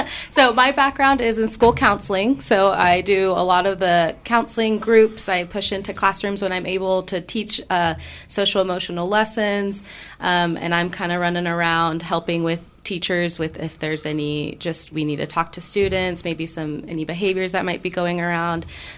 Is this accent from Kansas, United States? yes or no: yes; Emporia, Kansas, United States; So I actually grew up here in Emporia.